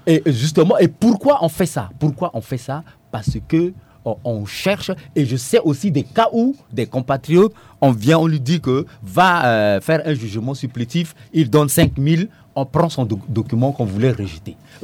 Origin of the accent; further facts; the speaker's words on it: Kaga-Bandoro, Nana-Grébizi, Central African Republic; born there; même moi qui vous parle, je suis né en 1969, mon acte de naissance tient sur une demi-page de papier. Je suis né à Kagabandoro, justement.